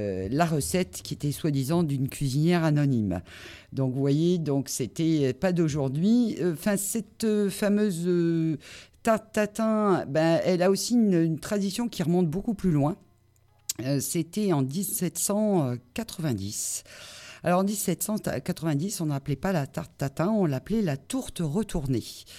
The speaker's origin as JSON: {"language": "French", "region": "Hauts-de-France", "country": "France", "tie": "born or raised there", "said": "Alors, on parle beaucoup comme ça dans le Nord, et moi je suis native du Nord"}